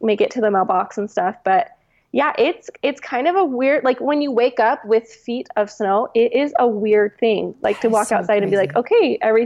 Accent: Washington, United States; I cried and like rocked in my room because I'm from Washington and I don't drive in the snow.

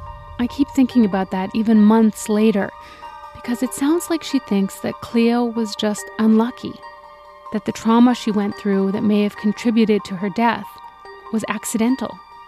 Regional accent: Saskatchewan, Canada; I'm from Saskatchewan, so maybe I'm biased, but it's beautiful here.

